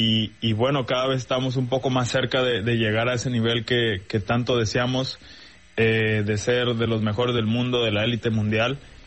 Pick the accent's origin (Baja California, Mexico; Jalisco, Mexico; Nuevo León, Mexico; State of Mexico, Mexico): Nuevo León, Mexico; Monterrey; also born or lived in Nuevo Laredo; Yo soy originario de Nuevo Laredo, Tamaulipas, pero toda mi vida he vivido en Nuevo León, en Monterrey.